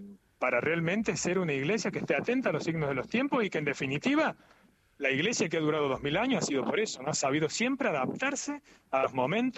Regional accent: Argentina; moved away; yo que soy argentino, hace ya mucho tiempo que estoy acá, pero veo que en Argentina no tenemos tan presente

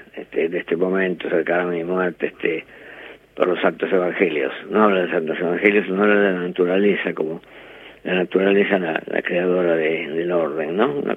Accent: Argentina; los argentinos somos latinoamericanos.

